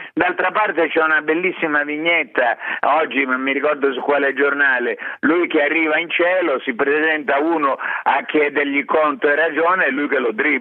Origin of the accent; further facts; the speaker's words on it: Sicily, Italy; Perché io peraltro sono siciliano.